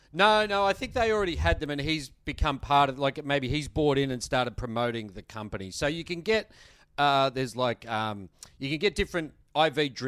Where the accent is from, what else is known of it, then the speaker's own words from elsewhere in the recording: Australia; I'm an Aussie.